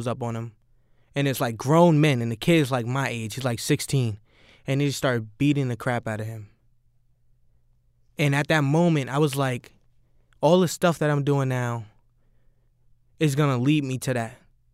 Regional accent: Jersey City, New Jersey, United States; growing up in Jersey City, you don't see people really being there for you.

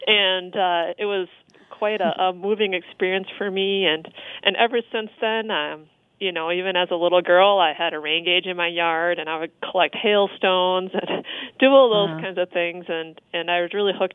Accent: Minnesota, United States; But yeah, I grew up in the Twin Cities area, and when I was about 9 years old, there was a tornado that came very close to our home

